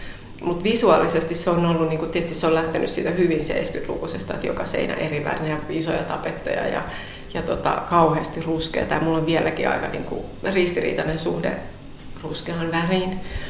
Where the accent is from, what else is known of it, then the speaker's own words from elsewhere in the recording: Helsinki, Uusimaa, Finland; born there; no mä oon syntynyt Helsingissä Helsingissä että Vantaalla.